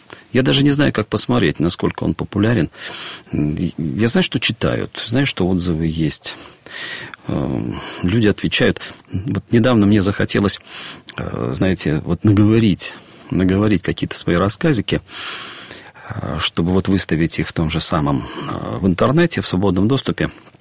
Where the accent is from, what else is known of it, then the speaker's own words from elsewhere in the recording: Grodno, Grodno Region, Belarus; Вообще-то я сам из Западной Белоруссии, из города Гродно.